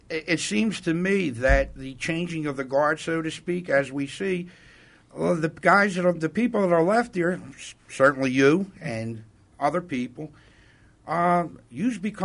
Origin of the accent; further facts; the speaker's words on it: Philadelphia, Pennsylvania, United States; I grew up in South Philly, dead in the center of South Philly